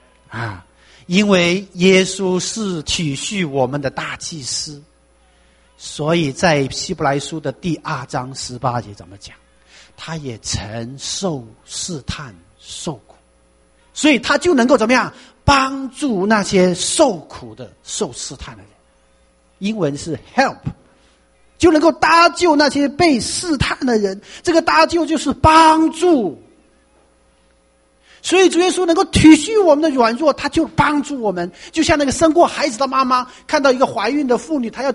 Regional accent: Guangdong, China; first language Cantonese; Chinese is a second language; 所以我们这些广东人的这个口音呢，非常不，有时听起来非常不舒服。你说普通话，因为本身我们就不是说北方话长大的背景，对不对？我们做多数是学粤语，说粤语的

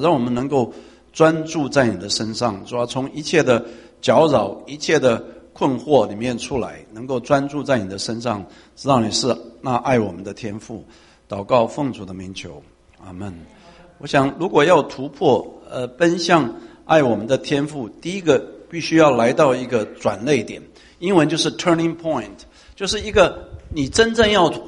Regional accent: Taiwan; 我是从台湾来的啊，那台湾的教育制度就是这个考试制度。

